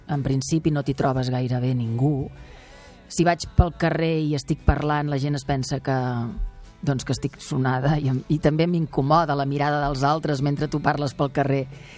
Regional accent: Catalonia, Spain; born there; jo no puc ser actriu perquè he nascut a Catalunya. No he nascut a Amèrica.

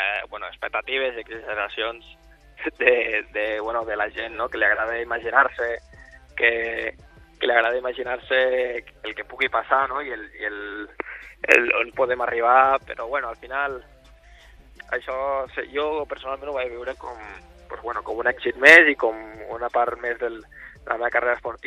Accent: Alpicat, Catalonia, Spain; Es diu Alpicat.

